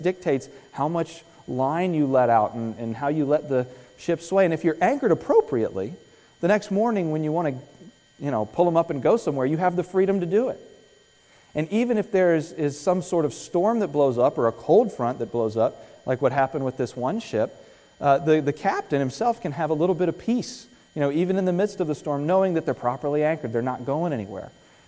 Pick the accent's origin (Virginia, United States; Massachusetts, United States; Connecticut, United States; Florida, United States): Virginia, United States; Virginia Beach; Well, I grew up down in the Virginia Beach, Norfolk area of Virginia, and it's a water culture